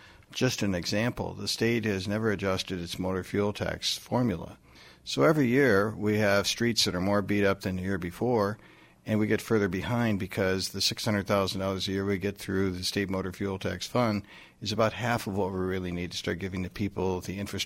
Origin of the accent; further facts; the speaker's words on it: Freeport, United States; I've worn a lot of hats, but my heart has always remained with my hometown, Freeport, and I want the very best for it.